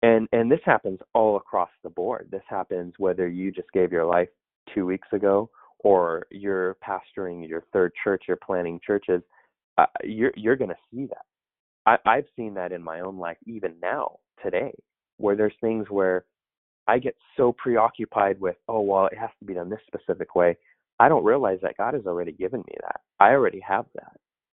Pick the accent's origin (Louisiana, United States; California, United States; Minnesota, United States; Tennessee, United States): California, United States; so I'm from the Bay Area.